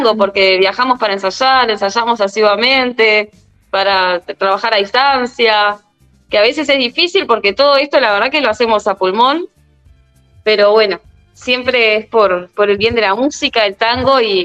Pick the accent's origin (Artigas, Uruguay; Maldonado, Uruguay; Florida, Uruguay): Maldonado, Uruguay; Punta Negra; yo soy de Punta Negra